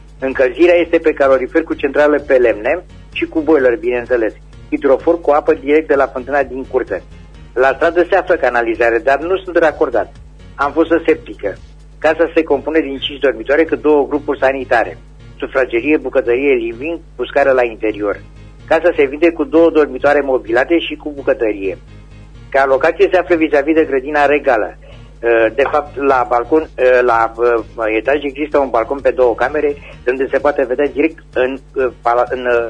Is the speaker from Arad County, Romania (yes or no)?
yes; Săvârșin, Arad County, Romania; sunt din Săvârșin